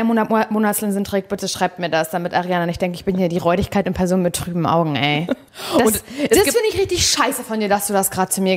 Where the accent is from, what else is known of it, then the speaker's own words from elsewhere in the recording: Parchim, Mecklenburg-Vorpommern, Germany; Von den Busfahrten in meiner Heimat, als ich ein Kind war.